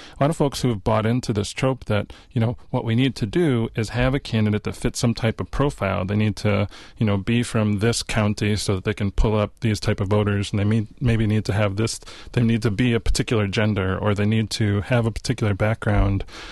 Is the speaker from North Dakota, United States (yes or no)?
no; Madison, Wisconsin, United States; And I never got the feedback that people were uninterested in building relationship because I was from Madison.